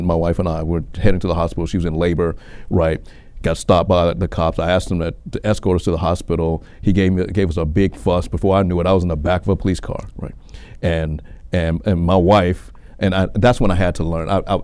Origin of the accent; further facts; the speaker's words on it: Memphis, Tennessee, United States; growing up in Castalia, South Memphis